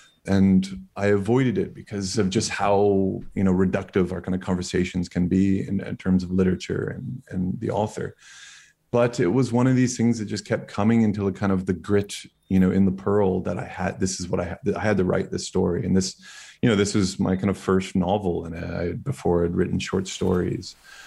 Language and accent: English; Florida, United States; The character grew up in Texas, but I actually grew up in Florida. And, you know, I'm from the South.